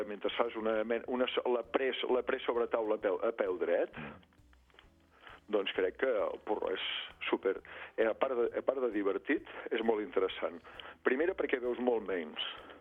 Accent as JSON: {"language": "Catalan", "town": "Besalú", "region": "Catalonia", "country": "Spain", "said": "A casa meu, que sóc de Besalú, fèiem..."}